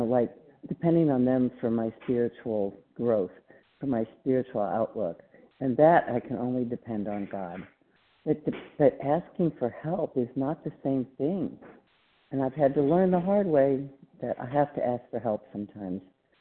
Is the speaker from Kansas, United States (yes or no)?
no; Texas, United States; from Texas, but I'm calling from Ohio today.